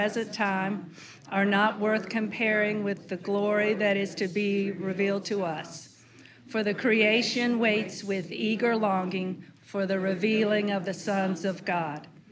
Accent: Morehead City, North Carolina, United States; I'm from Moorhead City, and we would sing it on the waterfront on Easter morning.

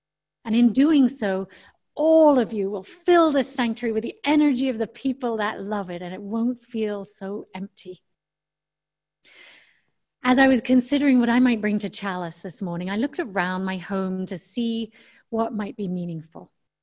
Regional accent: Germany; also born or lived in England; Growing up in Germany and England in the days when it was safe to travel between countries

